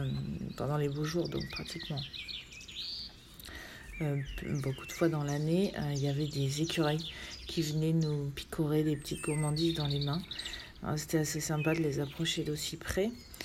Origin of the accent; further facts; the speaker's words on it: Darien, Georgia, United States; also born or lived in Miami; now in France; je suis née à Miami, en Floride, car mes parents étaient en vacances chez de la famille et j'ai vécu après pendant 10 ans à Darien, en Géorgie.